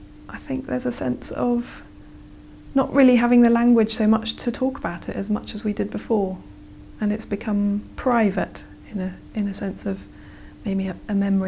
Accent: Kenya; I grew up in Kenya, so I've got memories of living near plantations, tea plantations.

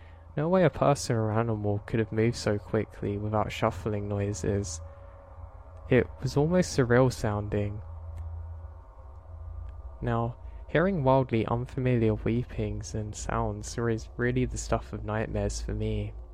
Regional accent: New England, United States; I grew up in New England winters, so it didn't really make a difference for me.

